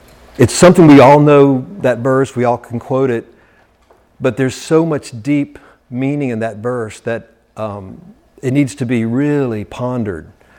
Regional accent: Pineville, Louisiana, United States; also born or lived in Alexandria, Louisiana; I was born in Alexandria, Louisiana. I was raised in Pineville, Louisiana, population 6,000 people, across the river from Alexandria, Louisiana.

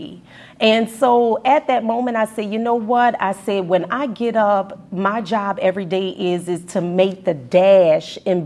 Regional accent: New Orleans, Louisiana, United States; I was born and raised in New Orleans. Great parents. My mom's a school teacher. My dad worked in construction

